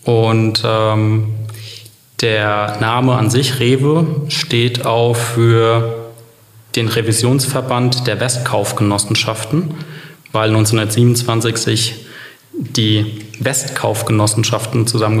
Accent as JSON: {"language": "German", "town": "Hanau", "region": "Hesse", "country": "Germany", "tie": "born there", "lives_now": "Bad Honnef, Germany", "said": "Ich bin gebürtig aus Hanau bei Frankfurt am Main und bin vor ein paar Jahren in das schöne Rheinland gekommen."}